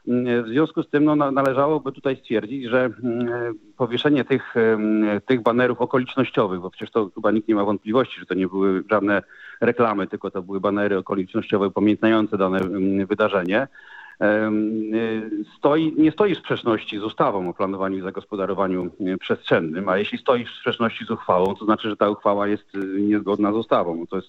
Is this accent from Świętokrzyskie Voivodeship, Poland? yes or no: no; Gdańsk, Pomeranian Voivodeship, Poland; jestem gdańszczaninem i choć w czasach, kiedy rodziła się Solidarność, byłem jeszcze dosyć młody, ale jednak w jakiś tam sposób towarzyszyły mi te wydarzenia.